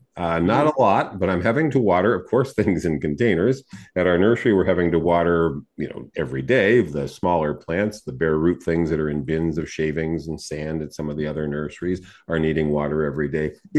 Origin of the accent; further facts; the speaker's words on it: California, United States; I grew up in Southern California. We didn't have Santa Ana winds in January.